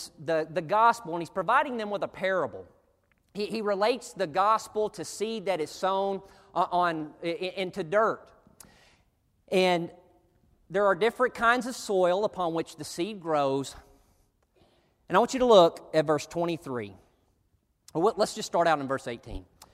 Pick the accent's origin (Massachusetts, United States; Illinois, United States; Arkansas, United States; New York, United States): Arkansas, United States; I'm from Arkansas out in the country. I know what he means when he said, my want to got fixed.